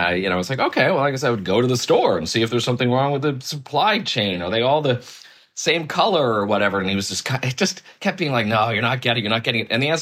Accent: Massachusetts, United States; I am from suburban Boston originally, which just gets you nothing in terms of writing about one's childhood or experiences. It was a nice, cozy, leafy suburban existence.

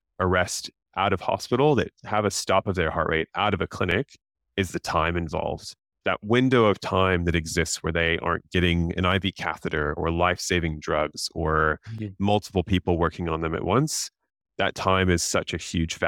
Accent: Oklahoma, United States; I'm originally from the US. I grew up in Oklahoma. I'm in a more rural area around lots of farms, had dogs and cats, had grandparents with cows and the like.

